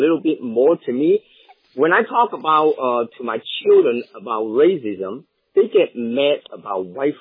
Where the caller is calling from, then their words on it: Seattle, Washington, United States; Hi, Steve. I had a question about, I'm from Seattle.